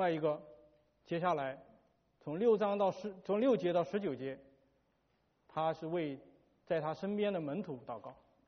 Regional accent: China; 我想我们从大陆来的有以前有一句口号，叫团结起来就是力量

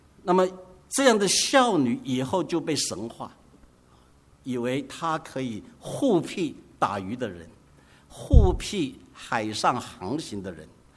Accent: China; 我们中国人叫做晋商

